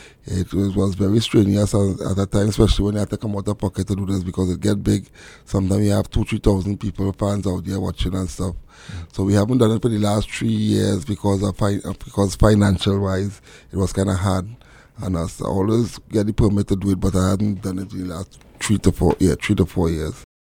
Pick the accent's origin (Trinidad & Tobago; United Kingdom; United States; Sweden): Trinidad & Tobago; born there; moved away; I was born in Trinidad and Tobago. Soccer is all that I know. So when I came up here in 87, I grew up playing a lot of small goals.